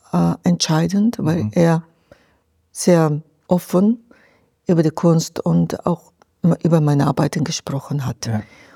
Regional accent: Japan; moved away; Meine Kindheit und Jugend in Japan war relativ eng

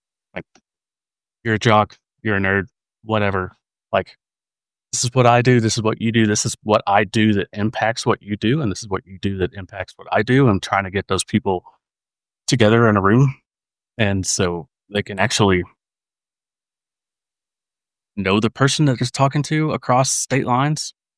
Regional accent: Kentucky, United States; They probably think I'm very simple, I am from Kentucky

